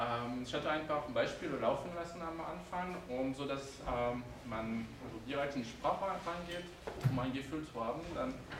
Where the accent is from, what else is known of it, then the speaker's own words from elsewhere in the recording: France; German is a second language; now in Bern, Switzerland; wie ich das nicht verstecken kann vom Akzent, bin ich Franzose, aber ich lebe in der Nähe von Berna